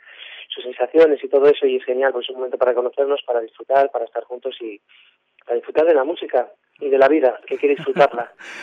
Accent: Cantabria, Spain; born there; now in Madrid, Spain; soy cántabro de nacimiento, pero llevo muchos años viviendo en Madrid

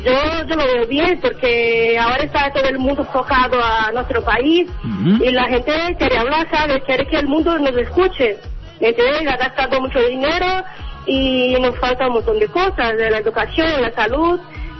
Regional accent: Vitória, Espírito Santo, Brazil; Spanish is a second language; now in Spain; Yo soy de Vitória, Espíritu Santo.

